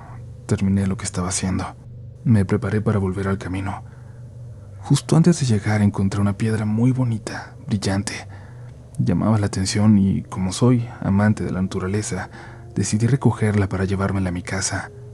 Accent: Jalisco, Mexico; una experiencia que tuve a las afueras de mi pueblo, cerca de la Perla Tapatía, de Guadalajara, Jalisco.

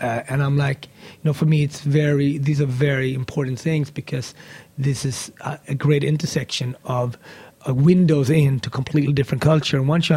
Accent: Sweden; whether growing up in Sweden

